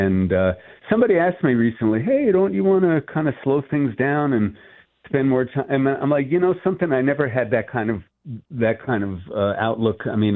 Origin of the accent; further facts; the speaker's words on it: New York City, New York, United States; I'm from New York City, so I just, rented a room here and there, and just kept my expenses down.